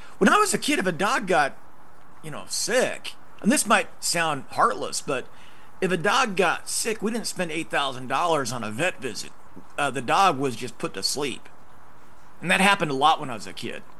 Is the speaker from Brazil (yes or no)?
no; Idaho, United States; You know, I grew up in Idaho.